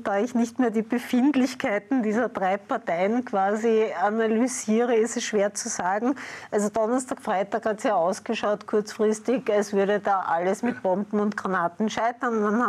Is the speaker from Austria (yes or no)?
yes; Vienna, Austria; ich wohne nun mal in Wien und ich bin Wienerin